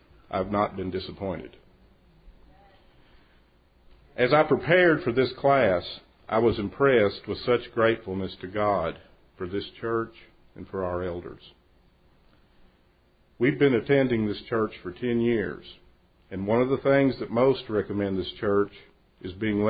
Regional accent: United States; The respect, reverence, and solemnity of the ceremony was striking to me as an American.

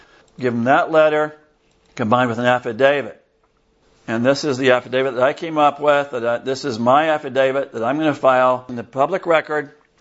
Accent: California, United States; born there; I was born in California, live in Florida. I call myself a Florida citizen.

